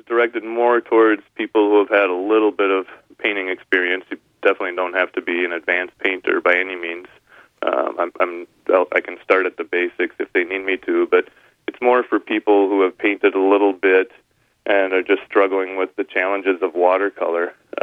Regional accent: Minnesota, United States; also born or lived in Wisconsin; I love painting in the Midwest. I grew up here in Minnesota, Wisconsin.

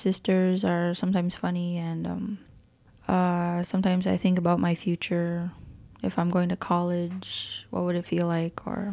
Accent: Whitefish Bay, Ontario, Canada; now in Grand Portage, United States; I'm from Nayot Kemigwaning, Whitefish Bay, Ontario. I live in Grand Portage, Minnesota.

